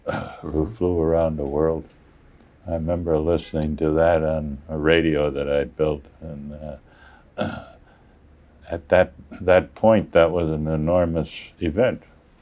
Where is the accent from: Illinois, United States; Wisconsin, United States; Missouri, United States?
Wisconsin, United States; Appleton; also born or lived in Middletown; Well, I was born in Middletown, Connecticut, which is a small town too. But I grew up in Appleton, Wisconsin, which had the two banks that I referred to.